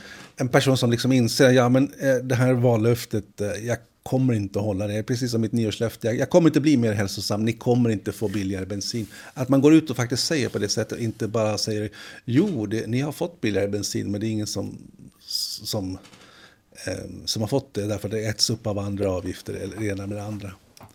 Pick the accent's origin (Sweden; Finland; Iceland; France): Finland; man som finländsk deltagare i det här valet